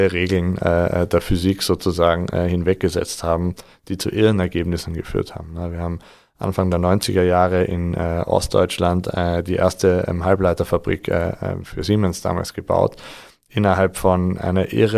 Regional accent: Austria; ich bin ja Österreicher, man hört

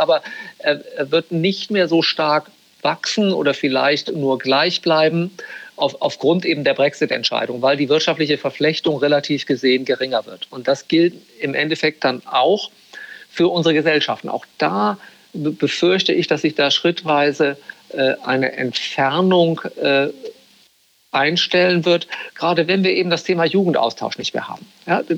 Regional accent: Northern Germany, Germany; als Norddeutscher

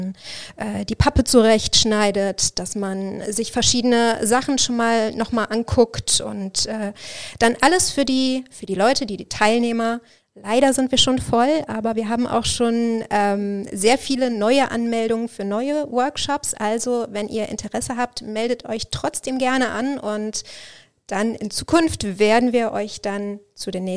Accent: Düsseldorf, North Rhine-Westphalia, Germany; Und ja, ich komme aus Düsseldorf eigentlich, habe dort Kommunikationsdesign studiert und auch als Buchbinderin gearbeitet.

